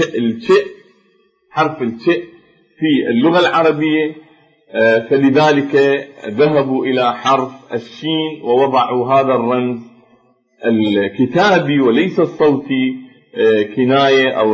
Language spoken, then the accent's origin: Arabic; Iraq; accent: Iraqi; قد يكون في لهجتنا العامية العراقية